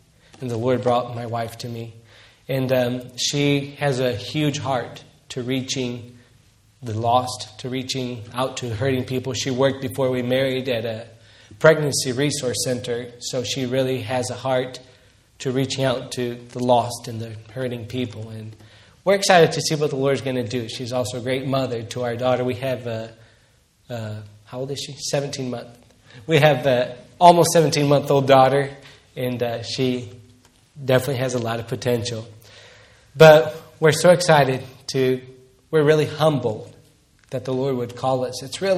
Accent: Brazil; I grew up in Brazil to a missionary family there, so I know the language and the culture.

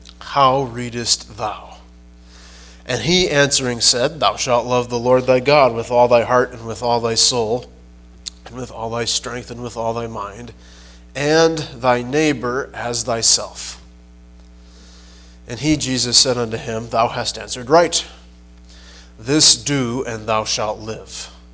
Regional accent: United States; And you know, we grew up here in the States.

